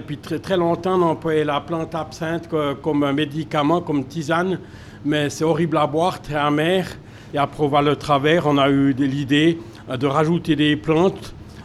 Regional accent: Bern, Switzerland; now in Couvet, Switzerland; Non, je suis originaire de l'Emmental. Mais depuis 1961, j'ai presque toujours habité à Couvet.

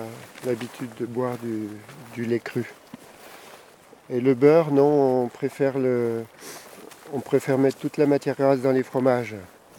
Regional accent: Bourgogne-Franche-Comté, France; moved away; Je suis venu du Jura il y a 15 ans

